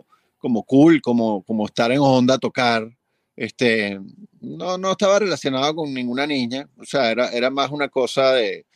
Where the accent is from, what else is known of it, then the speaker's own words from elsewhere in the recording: Venezuela; yo me considero profundamente venezolano, o sea, no tengo nada que no sea venezolano.